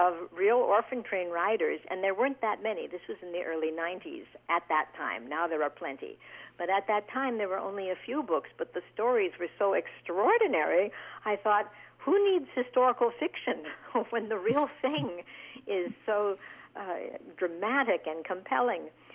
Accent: California, United States; also born or lived in Seattle; now in Lincoln, United States; No, I was born in Seattle and raised in California.

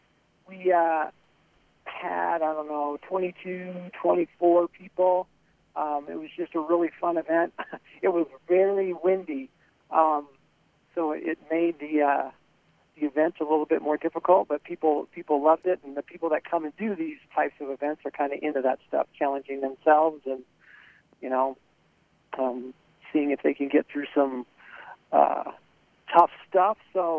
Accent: Griswold, Iowa, United States; born and raised in Griswold. Love the beautiful country we have out there

